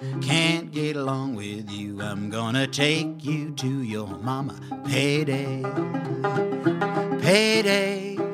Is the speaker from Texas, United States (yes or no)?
no; California, United States; I'm from the Bay Area, and we're very politically correct there